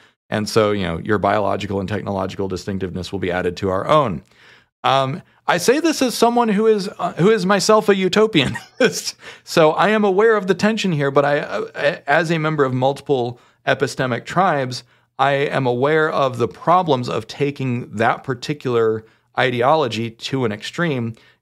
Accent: United States; I'm white, I'm a man, I'm an American, that's three right there.

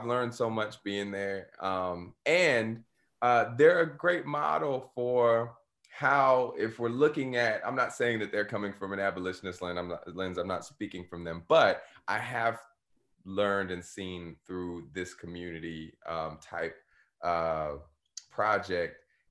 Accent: Missouri City, Texas, United States; and I grew up like on the Southwest side and then Mo City. I would go to school and literally lived on my street.

